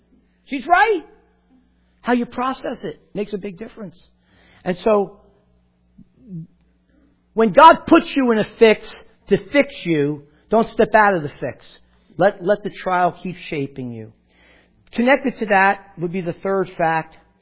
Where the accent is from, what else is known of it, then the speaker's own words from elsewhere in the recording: New Jersey, United States; Well, I'm from Jersey, man. You don't go to church in sneakers.